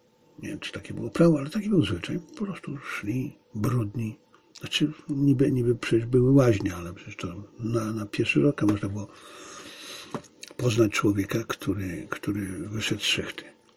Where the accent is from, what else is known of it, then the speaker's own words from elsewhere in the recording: Zabrze, Silesian Voivodeship, Poland; a ja pochodzę z Zabrza, więc wtedy w Zabrzu było 17 kopalń.